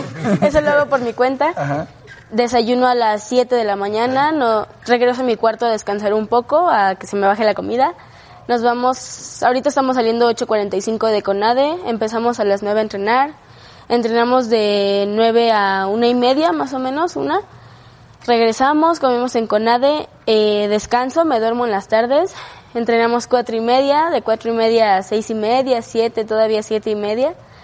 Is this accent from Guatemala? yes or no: no; Mexico City, Mexico; Crecí en la colonia Azcapotzalco.